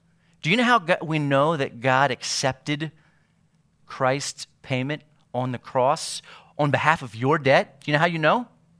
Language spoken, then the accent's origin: English; Maryland, United States; I grew up in Maryland, just north of the Bible Belt.